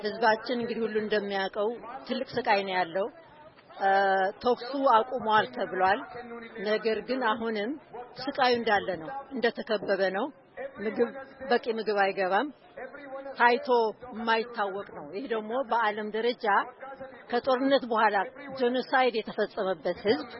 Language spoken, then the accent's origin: Amharic; Tigray, Ethiopia; እኔ የትግራይ ተወላጅ ነኝ